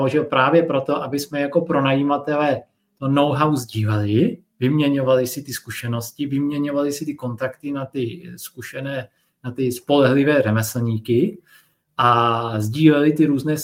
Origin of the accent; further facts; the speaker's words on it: Brno, South Moravian Region, Czechia; Já jsem Brňák, koupil jsem to všechno v Brně